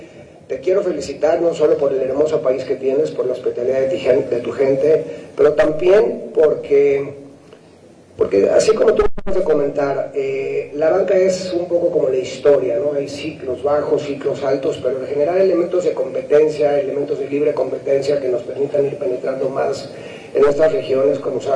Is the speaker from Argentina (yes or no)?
no; Mexico; y personalmente yo, siendo mexicano, es la primera vez que vengo a tu lugar